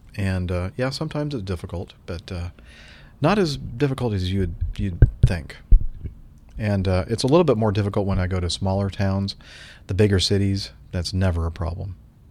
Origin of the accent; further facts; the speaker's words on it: Oklahoma, United States; now in Ohio, United States; I'm originally from Oklahoma, but I now live in Northeast Ohio.